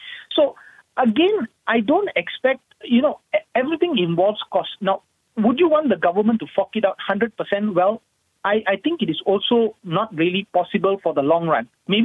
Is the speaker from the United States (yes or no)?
no; Malaysia; I'm sorry to say, I'm a Malaysian by birth. I am a hardcore Malaysian. I'm all for Malaysia.